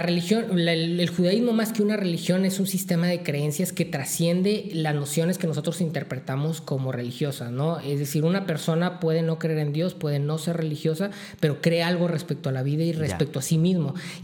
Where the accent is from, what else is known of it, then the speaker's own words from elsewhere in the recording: Russia; now in Israel; nosotros nos vinimos de Rusia cuando ya existía el Estado de Israel, simplemente porque en nosotros siempre existió este deseo de tener una tierra propia